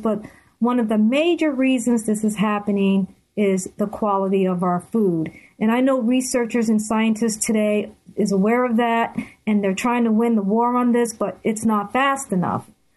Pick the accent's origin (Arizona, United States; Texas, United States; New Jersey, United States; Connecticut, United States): Connecticut, United States; New Haven; I grew up in New Haven, Connecticut, where I worked at Yale New Haven Hospital in the rare syndrome unit as a young nurse.